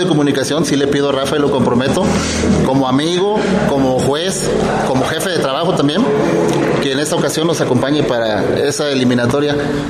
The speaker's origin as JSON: {"language": "Spanish", "region": "Veracruz", "country": "Mexico", "said": "Vengo del estado de Veracruz."}